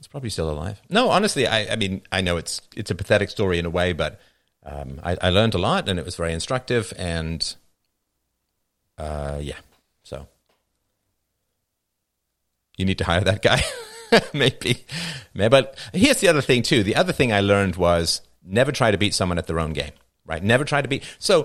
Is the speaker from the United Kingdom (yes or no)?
yes; England, United Kingdom; because I grew up in England